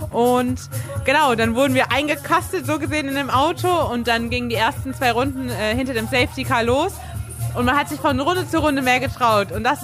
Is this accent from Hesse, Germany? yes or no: yes; Hesse, Germany; ich bin auch in Mittelhessen aufgewachsen